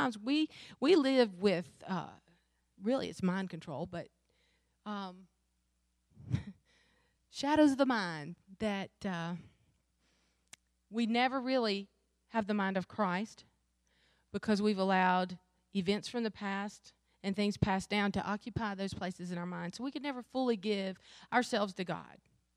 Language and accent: English; Wingate, North Carolina, United States; I grew up in Wingate, North Carolina, small little rural suburban town. Everybody loved each other. Grew up at Wingate Baptist Church, one of the most loving churches in the world.